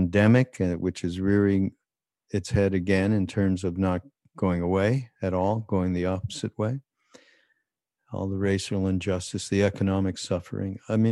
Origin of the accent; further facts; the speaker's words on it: Montreal, Quebec, Canada; my Jewish heritage, okay? And coming from also, I come from Montreal, so being Canadian